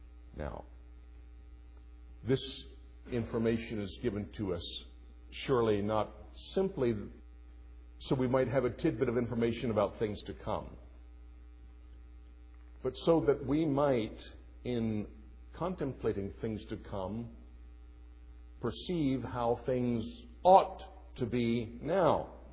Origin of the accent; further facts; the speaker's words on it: United States; and I'm an American, there's no two ways about that, and I thank God that I am, and I'm a patriotic citizen